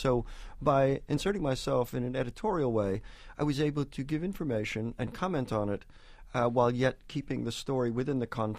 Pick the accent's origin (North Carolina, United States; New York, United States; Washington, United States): New York, United States; Peekskill; I grew up in Peekskill